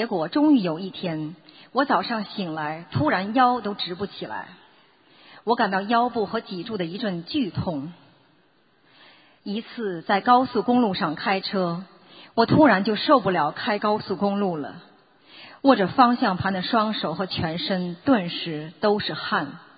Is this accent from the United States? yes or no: yes; Midwest, United States; 我来自美国中西部的一个小城市